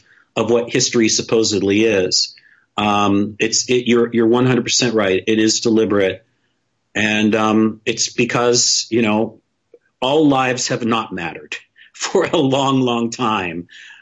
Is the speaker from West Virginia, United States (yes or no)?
yes; West Virginia, United States; I'm from West Virginia and also of a certain generation.